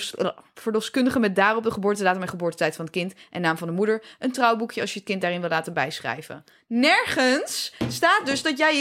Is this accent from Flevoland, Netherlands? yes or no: yes; Zeewolde, Flevoland, Netherlands; Ja, nou ja, goed, ik ben opgegroeid in Zeewolde.